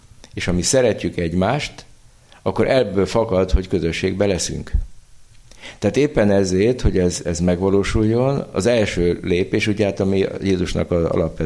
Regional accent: Székesfehérvár, Fejér, Hungary; Meg gyerekkoromban is így nőttem fel. Hát Fehérváron, ami egy 60-70 ezer város volt, voltunk 15-16-an iskola hittára beiratva.

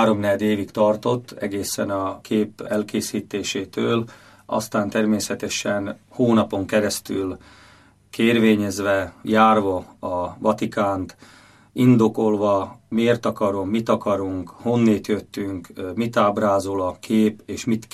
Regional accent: Šamorín, Trnava Region, Slovakia; mindig is somorjaiak éreztem magam, és somorjai vagyok

